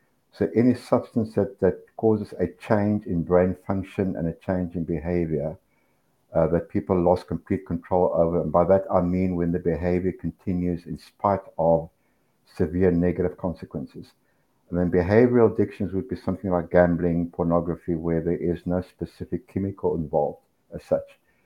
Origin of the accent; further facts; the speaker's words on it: Johannesburg, Gauteng, South Africa; moved away as an adult; now in Chiang Mai, Thailand; I am originally from South Africa, Johannesburg. I've been living and working in Thailand for 4 years now. And currently living in Chiang Mai, we've been here for 1 year